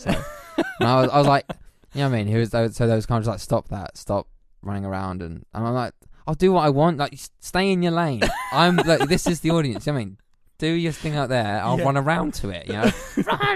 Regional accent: London, United Kingdom; moved away; because I moved down here from London, right?

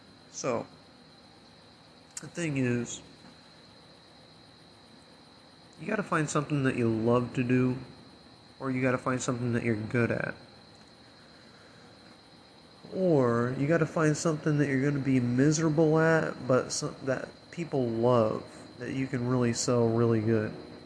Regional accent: Illinois, United States; And then I'm still going to have the house that I grew up in back in Illinois.

